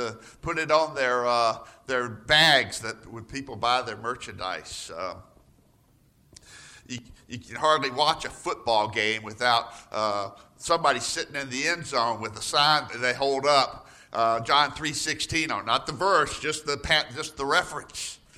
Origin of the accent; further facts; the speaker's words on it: the South, United States; especially if you go down south where I grew up in the Bible Belt.